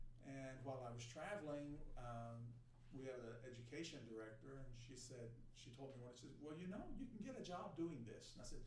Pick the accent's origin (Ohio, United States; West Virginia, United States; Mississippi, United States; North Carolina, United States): West Virginia, United States; I'm actually born and raised in West Virginia.